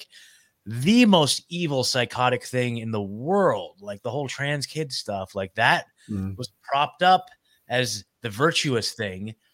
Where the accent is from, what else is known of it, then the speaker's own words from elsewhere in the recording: Oregon, United States; moved away as an adult; now in Nashville, United States; I basically moved across the country. I'm in Nashville now. I'm from Oregon. So I left Oregon in 2022 and moved to Tennessee just because I couldn't stand living there anymore.